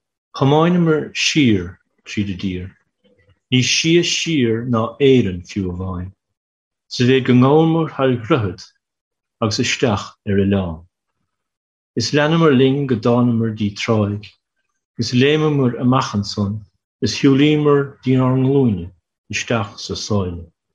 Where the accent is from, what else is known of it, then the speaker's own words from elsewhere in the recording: Ireland; I was thinking that these new immigrants are as much Irish as we are, because as I say, we all immigrated into the island at some stage.